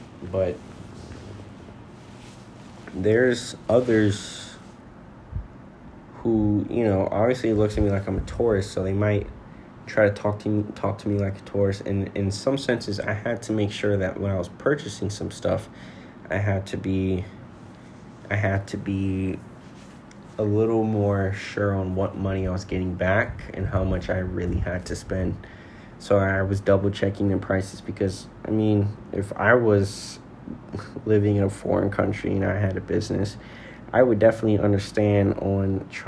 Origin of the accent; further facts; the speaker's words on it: Jamaica; And me growing up in Jamaica, it just brought back some feelings.